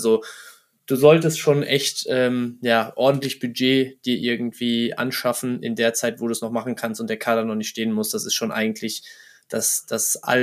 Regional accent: Bremen, Germany; deswegen hätte ich als Bremer schon Hoffnung

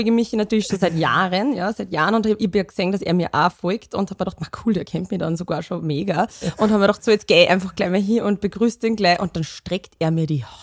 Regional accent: Graskirchen, Austria; Ich bin aus Graskirchen.

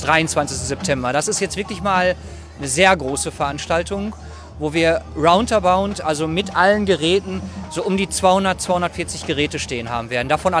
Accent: Recklinghausen, North Rhine-Westphalia, Germany; Ich weiß das noch aus meiner Jugend tatsächlich. Also ich komme aus Recklinghausen

